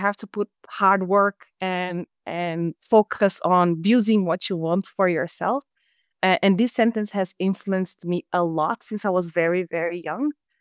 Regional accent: Brazil; moved away as an adult; now in France; So I am Brazilian. I was born in Brazil and I spent most of my life there and certainly my best years in terms of infancy and adolescence. And it's been 7 years that I now live in France.

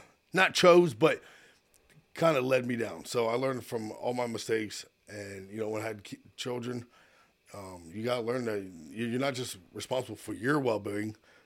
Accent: Lancaster, Pennsylvania, United States; So, I grew up in Lancaster, Lancaster City, outside. Like I said, I did graduate from Penn Manor, but went to some great school in the city

